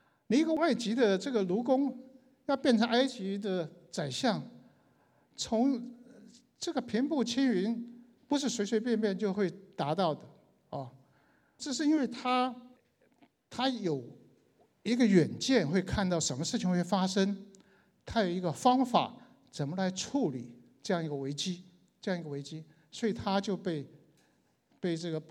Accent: China; 那么这个时候他没有我们中国人讲的是一笑泯恩仇

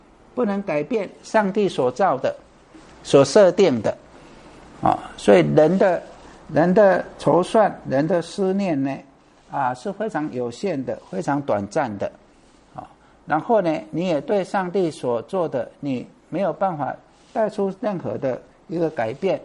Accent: Taiwan; 我小时候住在淡水河边， 淡水河边，那时候还没有这些什么截弯取直啊，这些还没有提防的时候，那涨潮跟落潮是很明显的

